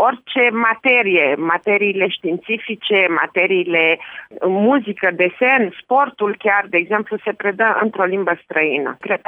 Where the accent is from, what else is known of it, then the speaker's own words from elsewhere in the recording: Iași, Iași County, Romania; când spun România, spun Iași. Eu sunt ieșeancă și sunt o mare îndrăgostită de Iași.